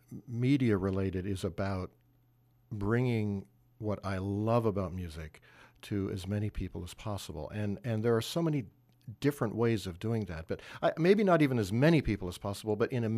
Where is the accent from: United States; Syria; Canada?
Canada; Vancouver, British Columbia; I grew up in Vancouver, Canada